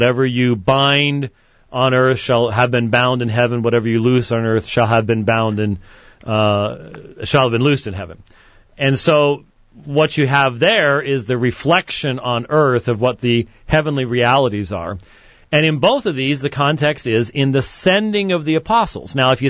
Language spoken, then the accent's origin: English; Minnesota, United States; let's talk with Andrew up in my home state of Minnesota.